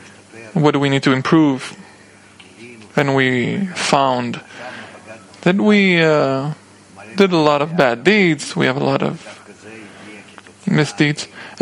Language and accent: English; Rehovot, Central District, Israel; English is a second language; I grew up in Rehovot.